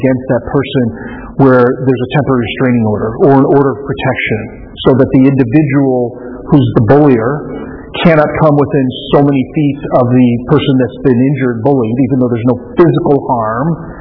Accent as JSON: {"language": "English", "town": "Detroit", "region": "Michigan", "country": "United States", "tie": "born or raised there", "moved": "as an adult", "said": "when I moved here, I grew up in the Detroit area, and I moved here in the, like, I started late 80s when I started law school."}